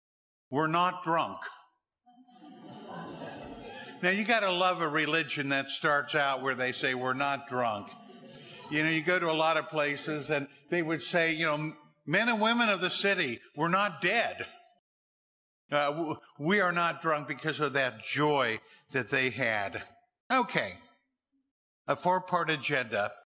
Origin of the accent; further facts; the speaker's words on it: Wichita, Kansas, United States; When I was a little kid, I grew up in Wichita, Kansas.